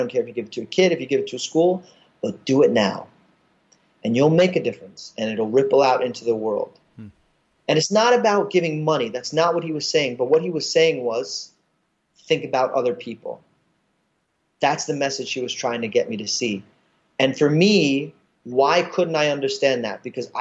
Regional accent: Brooklyn, New York, United States; And especially I'm from Brooklyn, I really want to do something.

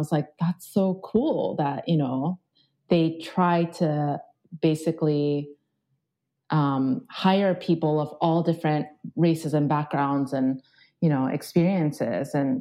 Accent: Japan; moved away as an adult; because I grew up in Japan and it just like, there's no visibility for people out there.

